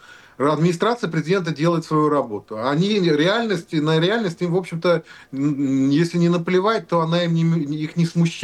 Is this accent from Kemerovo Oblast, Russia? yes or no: no; Nizhny Novgorod, Nizhny Novgorod Oblast, Russia; moved away; У меня до сих пор живут некоторые знакомые в России, в том числе в моем родном городе Нижний Новгород, пьющие.